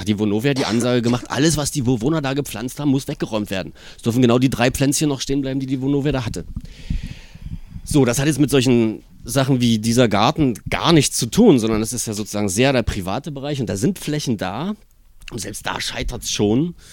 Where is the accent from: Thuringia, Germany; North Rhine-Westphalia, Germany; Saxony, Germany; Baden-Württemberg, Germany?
Saxony, Germany; Dresden; also ich komme selber aus Dresden, wohne im vierten Stock